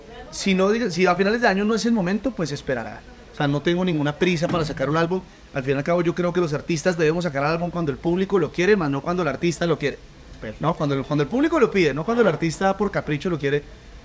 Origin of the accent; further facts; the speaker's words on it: Colombia; como uno como colombiano